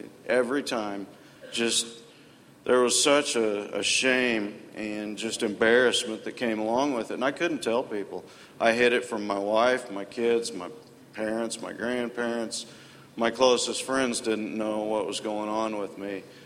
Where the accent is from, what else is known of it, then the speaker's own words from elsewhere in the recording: Springfield, Missouri, United States; I'm 42 years old, and like you said, I'm from Springfield, Missouri. I grew up in church.